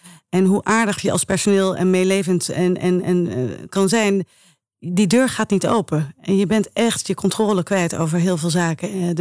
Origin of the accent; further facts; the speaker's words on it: Eindhoven, North Brabant, Netherlands; born there; Eindhoven.